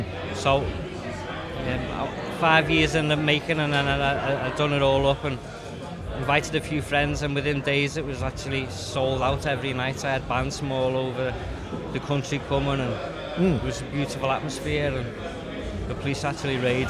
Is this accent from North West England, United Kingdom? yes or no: yes; Liverpool, North West England, United Kingdom; I'm from Liverpool.